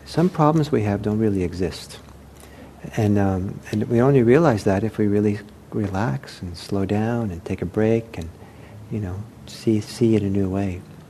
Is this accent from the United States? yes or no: yes; United States; I grew up in America, so I mean, I probably picked up a few macho values